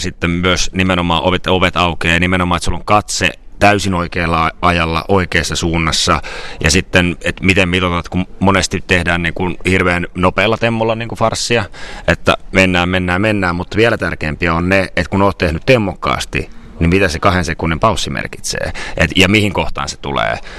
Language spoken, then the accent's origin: Finnish; Miehikkälä, Kymenlaakso, Finland; now in Helsinki, Finland; on 34-vuotias freelance-näyttelijä, helsinkiläinen, 10 vuotta asunut Helsingissä ja sitten mä oon kotoisin sellaisesta maalaiskunnasta kuin Miehikkälä, jossa mulla on edelleen pieni kesämökki, saunamökki joen rannalla